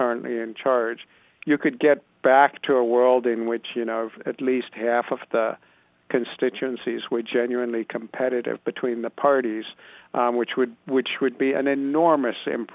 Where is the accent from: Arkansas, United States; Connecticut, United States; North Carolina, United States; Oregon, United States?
Connecticut, United States; I come from Connecticut